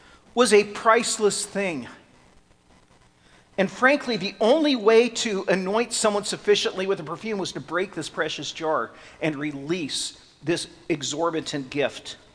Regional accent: Santa Rosa, California, United States; When I grew up in Santa Rosa, we had a lady that everybody tried to avoid.

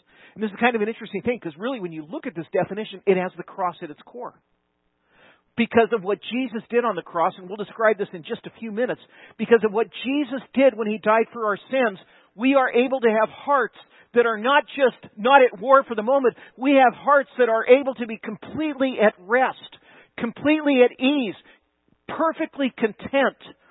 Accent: California, United States; I grew up in California in the 60s and the 70s.

